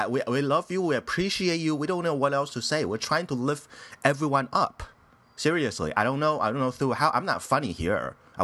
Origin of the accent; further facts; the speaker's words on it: United States; I was like, excuse me, I'm American. Okay, forget I'm American.